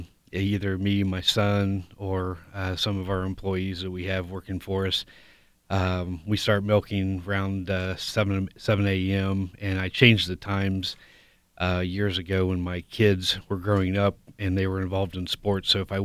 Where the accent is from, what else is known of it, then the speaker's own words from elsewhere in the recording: Ohio, United States; We're from Fairfield County. I am in partnership with my dad, Charles, and my son just graduated high school, and he'll be coming back to the dairy farm also.